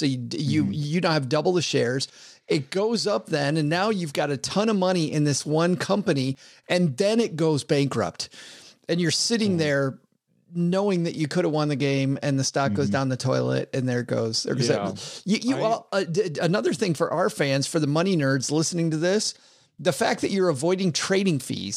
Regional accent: Detroit, Michigan, United States; The first time that we played this game, I'm from Detroit.

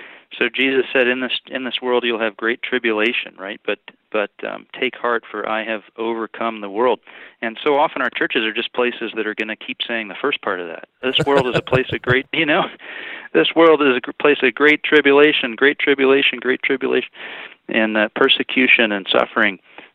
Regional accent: Colorado Springs, Colorado, United States; So my story, Adam, I grew up in Colorado Springs, came to Christ through Young Life as a young man, as a teenager

